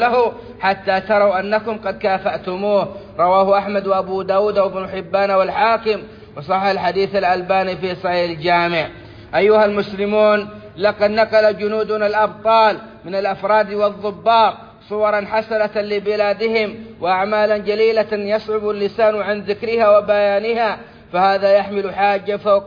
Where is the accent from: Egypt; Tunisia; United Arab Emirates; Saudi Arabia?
Saudi Arabia